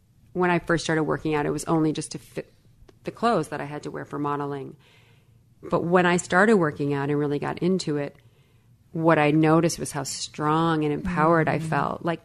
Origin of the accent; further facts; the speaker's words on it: Illinois, United States; I mean, I grew up in Illinois, a small town, 1 hour or 60 miles west of Chicago. Blue collar family.